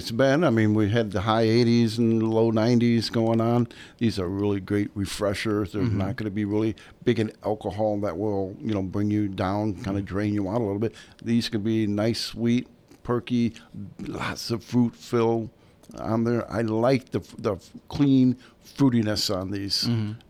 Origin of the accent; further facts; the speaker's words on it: Lithuania; So I grew up in Lithuania. I was on a farm.